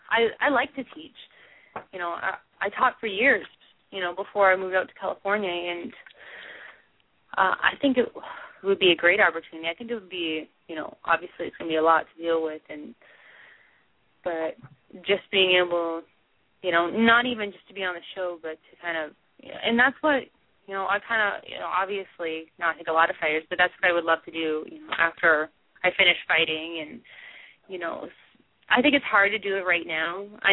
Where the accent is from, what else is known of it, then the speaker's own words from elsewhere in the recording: Canada; I was in Canada, I was in Winnipeg, which is not really my hometown, but I almost had that feeling of it being my hometown, you know, being Canadian.